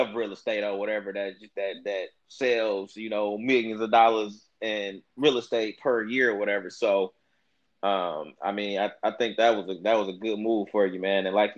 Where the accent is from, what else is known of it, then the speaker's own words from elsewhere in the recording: Detroit, Michigan, United States; people that know me, they know I'm from Detroit, Michigan area, or whatever.